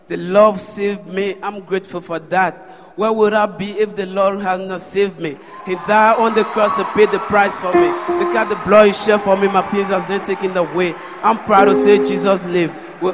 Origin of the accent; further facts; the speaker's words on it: Liberia; now in Ghana; And when I was coming from Liberia, what brought me meaning in Ghana is music.